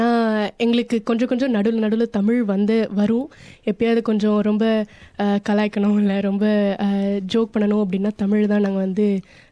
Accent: Mamsapuram, Tamil Nadu, India; என்னோட கிராமம், நான் பிறந்து வளர்ந்தது எல்லாமே ஒரு கிராமத்தில் தான், மம்சாபுரம் அப்படின்னு சொல்லிட்டு.

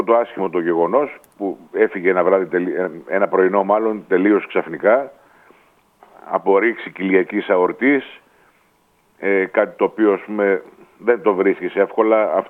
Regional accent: Athens, Attica, Greece; born there; Εμείς τα δύο τελευταία παιδιά γεννηθήκαμε στην Αθήνα.

